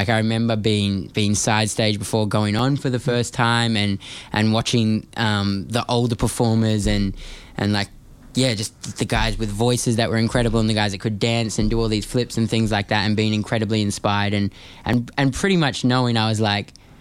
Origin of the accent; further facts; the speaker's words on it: Australia; And then I was born here in Australia.